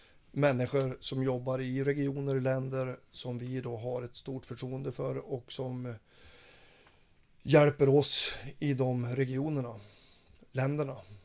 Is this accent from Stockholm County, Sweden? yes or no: no; Fränsta, Västernorrland County, Sweden; Jag har varit ute i mina hemtrakter uppe i Fränsta på mina fars skogsskiften